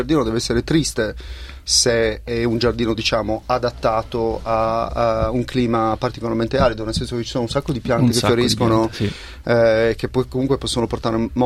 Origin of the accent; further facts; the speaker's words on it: Sardinia, Italy; Quindi non era appropriazione culturale, lo potevo dire, essendo sardo.